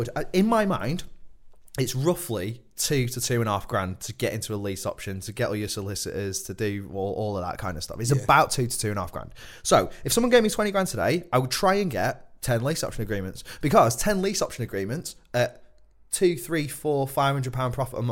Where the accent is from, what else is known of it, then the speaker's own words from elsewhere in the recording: Blackpool, North West England, United Kingdom; now in London, United Kingdom; I'm from Blackpool, so I'm still a bit of a skinflint.